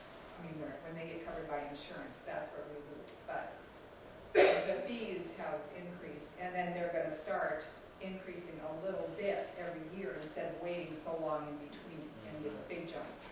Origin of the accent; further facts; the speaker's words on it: North Dakota, United States; I'm from North Dakota.